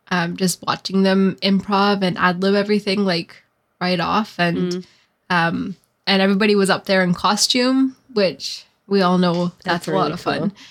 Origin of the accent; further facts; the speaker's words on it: Belfast, Northern Ireland, United Kingdom; oh, you're from Dublin, I'm from Belfast